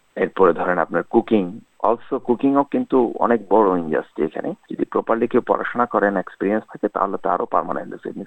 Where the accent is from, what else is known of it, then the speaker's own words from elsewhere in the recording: Dhaka Division, Bangladesh; now in abroad; সেখানে বাংলাদেশে ধরেন আমি যেখানকার কুলিয়ারচরের পাশে জয়নুলিসলাম মেডিকেল কলেজ আছে